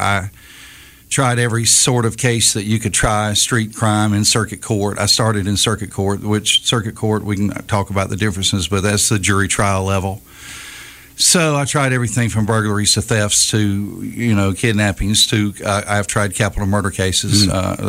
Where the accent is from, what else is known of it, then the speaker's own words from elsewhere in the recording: Citronelle, Alabama, United States; I grew up in Citronelle. My mom owned the Iron Skillet restaurant there for about 30 years.